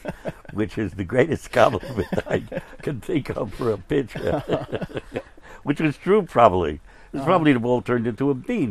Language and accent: English; Bronx, New York, United States; Well, no, actually, I'm from the Bronx.